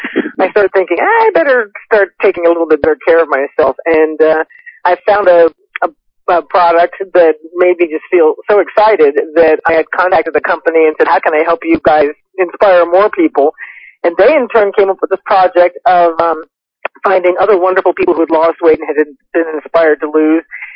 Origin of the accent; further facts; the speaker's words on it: Nashville, Tennessee, United States; I mean, I'm from Nashville, Tennessee. I'm African-American